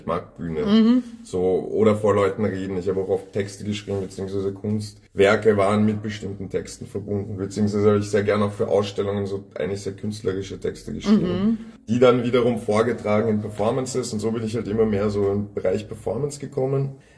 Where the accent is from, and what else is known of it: Vienna, Austria; born or raised there; also born or lived in Moscow, Russia